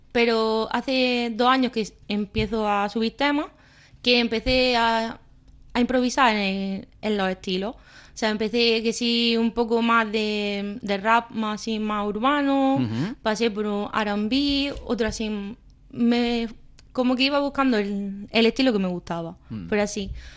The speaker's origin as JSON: {"language": "Spanish", "town": "Adra", "region": "Andalusia", "country": "Spain"}